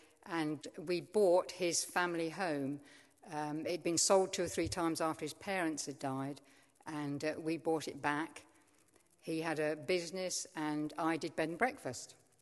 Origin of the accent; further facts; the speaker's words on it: East of England, United Kingdom; accent: East Anglian; If you've not guessed from my accent, it's East Anglia.